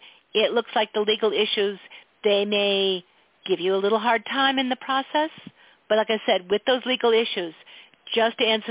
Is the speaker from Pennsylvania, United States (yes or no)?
yes; Philadelphia, Pennsylvania, United States; Because I am also from Philadelphia.